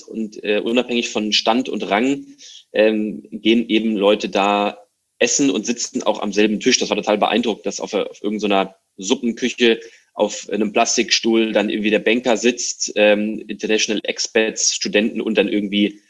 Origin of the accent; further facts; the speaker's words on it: Hesse, Germany; born there; now in Hamburg, Germany; Bin aus Deutschland geboren, in der Nähe von Frankfurt, wohne jetzt seit 8 Jahren in Hamburg. Habe hier studiert